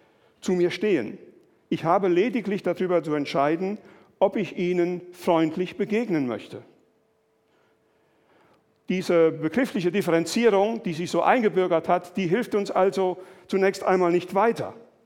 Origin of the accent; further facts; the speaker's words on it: Rhineland-Palatinate, Germany; also born or lived in Mali; Ich komme aus dem Westerwald, meine Frau ist Rheinländerin. Wir haben in der Region Mopti in Mali gelebt, lange Zeit in der malischen Hauptstadt in Bamako.